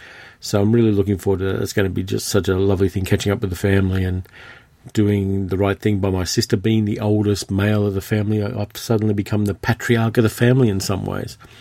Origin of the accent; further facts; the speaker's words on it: Sydney, New South Wales, Australia; So Sydney in October is a very nice time to be up at my hometown